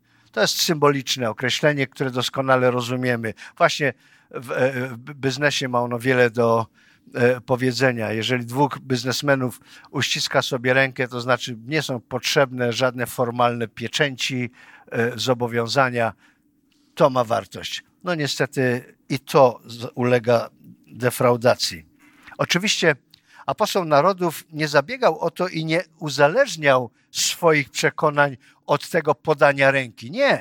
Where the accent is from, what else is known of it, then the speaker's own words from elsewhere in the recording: Silesian Voivodeship, Poland; Ja jestem Hanysem ze Śląska